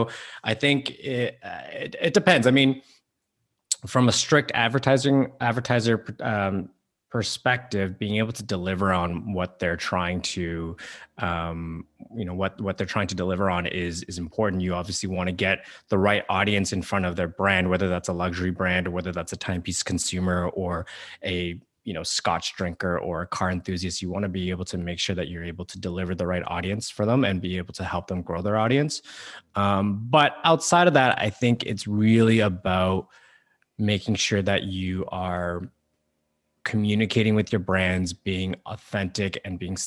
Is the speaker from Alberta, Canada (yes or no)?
yes; Alberta, Canada; you know, I grew up in Alberta